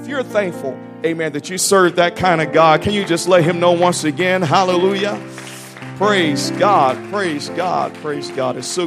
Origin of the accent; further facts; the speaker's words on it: Tennessee, United States; Now I'm from Tennessee, so that's Mississippi. Good people.